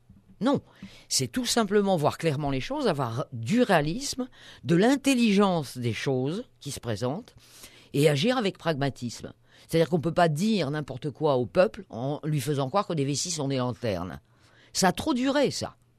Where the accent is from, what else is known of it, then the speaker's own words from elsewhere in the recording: Auvergne-Rhône-Alpes, France; de ce petit village d'où je suis, nous sommes limitrophes des Hautes-Alpes. Donc nous avons un climat beaucoup plus continental que ne serait-ce que les habitants